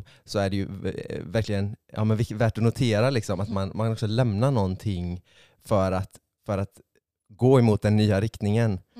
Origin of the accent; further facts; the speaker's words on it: Tjörn, Västra Götaland County, Sweden; now in Gothenburg, Sweden; Jag kommer från en ö som heter Tjörn som ligger 7 mil norr om Göteborg.